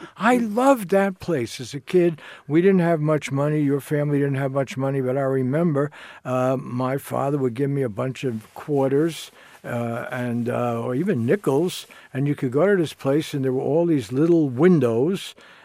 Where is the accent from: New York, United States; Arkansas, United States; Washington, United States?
New York, United States; New York City; I grew up in New York City